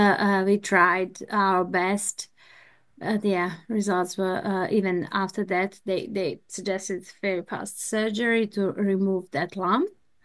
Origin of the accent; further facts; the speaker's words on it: Serbia; English is a second language; moved away as an adult; now in New Zealand; And we can start from how we came from Serbia. So our country, ex-Yugoslavia, was in wars